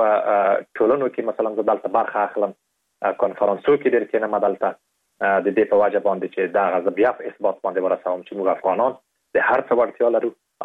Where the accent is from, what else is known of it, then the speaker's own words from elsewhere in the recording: Afghanistan; او په دې باندې مې لیکلي وو چې زه د افغانستان یم.